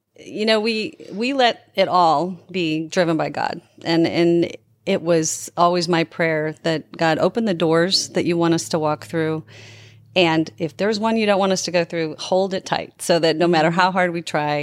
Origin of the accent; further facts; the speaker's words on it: Midwest, United States; now in Los Angeles, United States; And because we came from the Midwest and we raised our kids that way